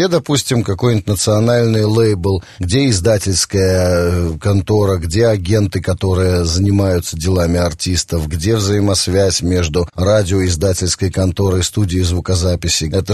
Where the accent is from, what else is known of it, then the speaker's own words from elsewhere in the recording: Belarus; Мы, белорусы, не пробивные, не амбициозные.